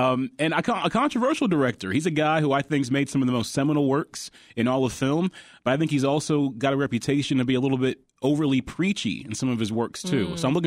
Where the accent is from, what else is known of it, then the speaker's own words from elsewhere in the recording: Ohio, United States; Yeah. You know, I'm from Ohio. Great state of Ohio